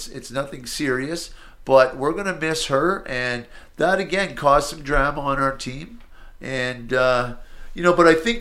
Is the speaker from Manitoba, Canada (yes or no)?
no; Montreal, Quebec, Canada; I grew up in Montreal